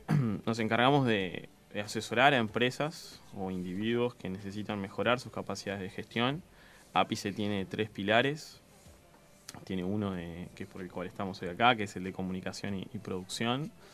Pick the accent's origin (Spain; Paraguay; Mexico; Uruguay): Uruguay; San Carlos, Maldonado; Sí, los dos somos de San Carlos y en nuestra vida adolescente teníamos inquietudes artísticas similares.